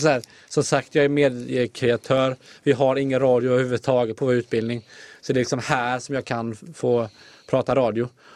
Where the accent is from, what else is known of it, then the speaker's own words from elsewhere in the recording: Bollebygd, Västra Götaland County, Sweden; Jag är från Bollebygd.